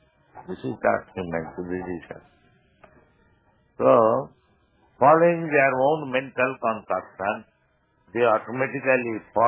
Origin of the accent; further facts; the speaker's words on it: India; I am now speaking, I am Indian. But Indian, that is my designation.